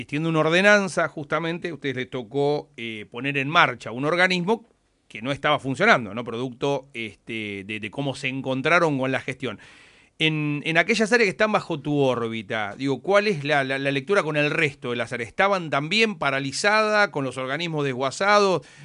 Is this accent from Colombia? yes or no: no; Parada Robles, Buenos Aires, Argentina; moved away; Parada Robles, concretamente. De hecho, cuando yo me vine a estudiar desde Parada Robles